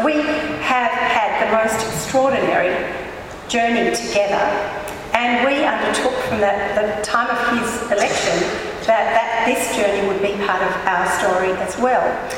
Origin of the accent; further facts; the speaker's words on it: Melbourne, Victoria, Australia; But this is my hometown, guys, and I am so proud of everything that you do.